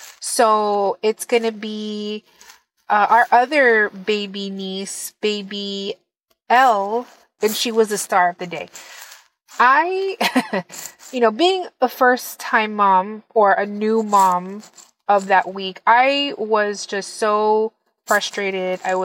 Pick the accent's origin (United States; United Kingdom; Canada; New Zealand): United States; South San Francisco, California; I'm from South San Francisco, California.